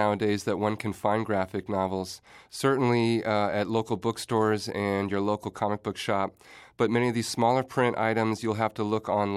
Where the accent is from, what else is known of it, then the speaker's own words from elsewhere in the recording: Nebraska City, Nebraska, United States; My youth was shaped by growing up in Nebraska City, Nebraska.